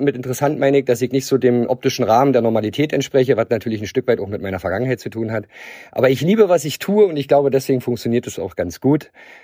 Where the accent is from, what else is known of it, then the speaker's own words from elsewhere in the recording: Brandenburg, Germany; aber natürlich nicht gebürtig, das wird man hören, dialektmäßig. Ich komme aus Übersweide, das liegt in der Nähe von Brandenburg.